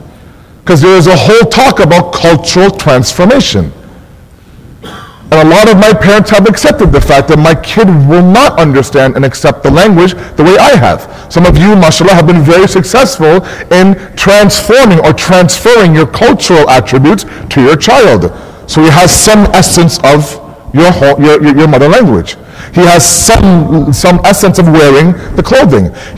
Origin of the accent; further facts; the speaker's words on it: Philadelphia, Pennsylvania, United States; born there; I'm going to tell you where I'm from. I was born in Philadelphia.